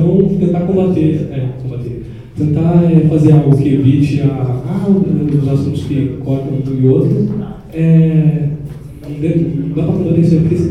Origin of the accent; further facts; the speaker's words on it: Florianópolis, Santa Catarina, Brazil; eu sou de Florianópolis